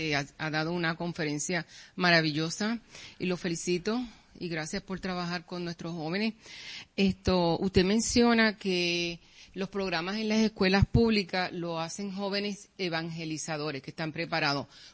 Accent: Ocala, Florida, United States; yo soy de la Florida, ajá, en Ocala.

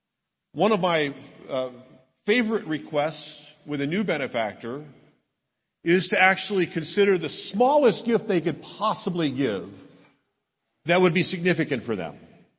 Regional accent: California, United States; I went to school at a little place up the road called LSU. And although I grew up in California, so this is a homecoming

